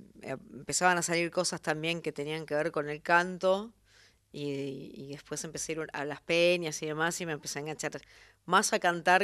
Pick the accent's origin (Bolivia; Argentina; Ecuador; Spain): Argentina; Lomas del Mirador, Buenos Aires Province; Yo nací en Lomas del Mirador, en La Matanza.